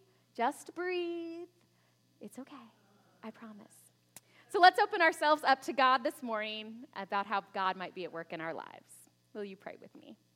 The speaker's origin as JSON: {"language": "English", "region": "Florida", "country": "United States", "said": "Now, remember, I'm from Florida. I had never seen a professional sports game before I met John"}